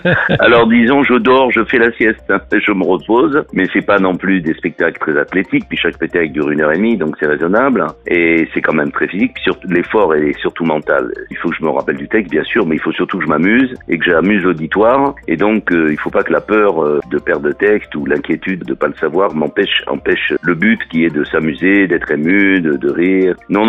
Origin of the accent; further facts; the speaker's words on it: Marseille, Provence-Alpes-Côte d'Azur, France; Oh oui, parce que je suis marseillais